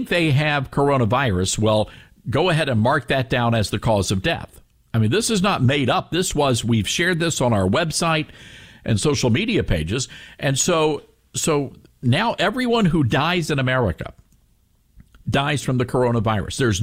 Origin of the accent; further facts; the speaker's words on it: Memphis, Tennessee, United States; if this had happened back in my hometown of Memphis, Tennessee